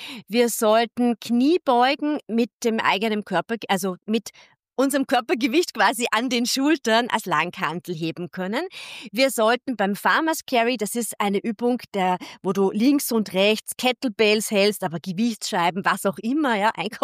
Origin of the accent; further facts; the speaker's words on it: Vienna, Austria; als Wienerin